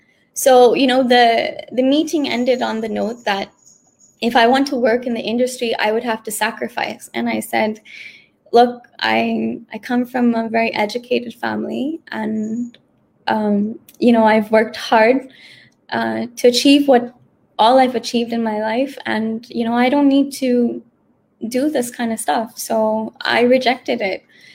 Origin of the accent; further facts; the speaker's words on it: United States; I was just shocked because I grew up in America